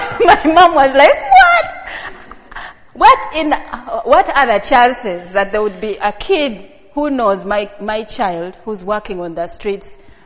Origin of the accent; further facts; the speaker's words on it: Uganda; I could have been any of those kids because I grew up in Uganda.